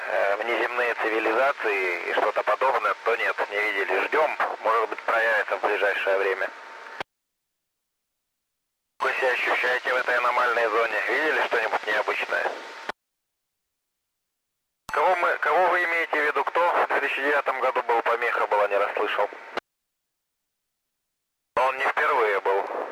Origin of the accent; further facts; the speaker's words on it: Irkutsk, Irkutsk Oblast, Russia; born there; я родился в Иркутске